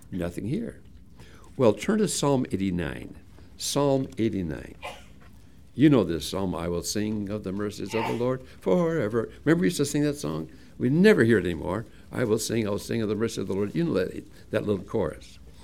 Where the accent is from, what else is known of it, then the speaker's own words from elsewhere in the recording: Hinckley, Minnesota, United States; If you like my saying, I'm from Hinckley, Minnesota, and I don't know a person that's come out of Hinckley, Minnesota